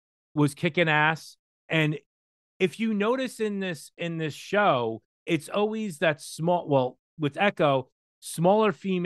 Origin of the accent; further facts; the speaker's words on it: New Jersey, United States; and I'm from New Jersey.